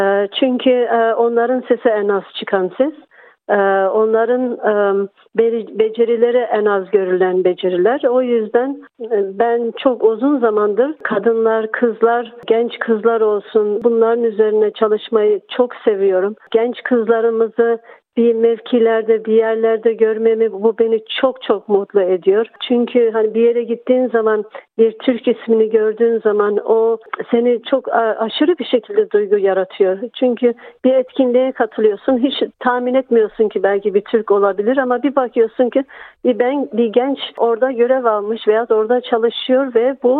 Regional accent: Australia; also born or lived in Turkey; biz Türkiye'den gelip burada büyüdük

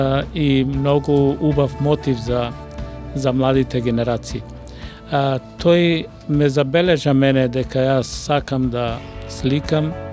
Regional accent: Demir Hisar, Pelagonia, North Macedonia; а исто така работев и во Демир Хисар, за да се одолжам на мојот крај, 3 години.

